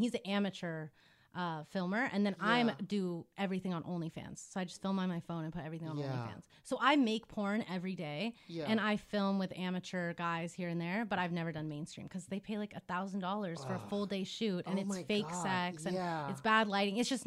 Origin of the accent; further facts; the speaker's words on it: Montana, United States; also born or lived in Los Angeles; And then I grew up in Montana, but I was born here in L.A.